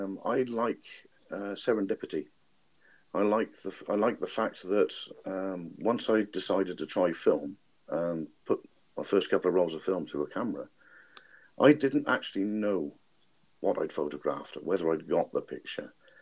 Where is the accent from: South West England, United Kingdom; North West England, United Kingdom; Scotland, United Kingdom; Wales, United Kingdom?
South West England, United Kingdom; Well, I'm originally Salonian from the Isles of Scilly